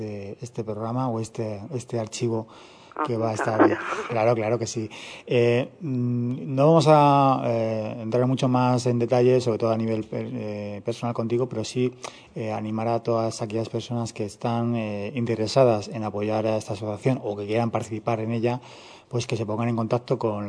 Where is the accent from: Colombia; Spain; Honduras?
Spain; Leganés, Community of Madrid; somos de Leganés y queremos participar de Leganés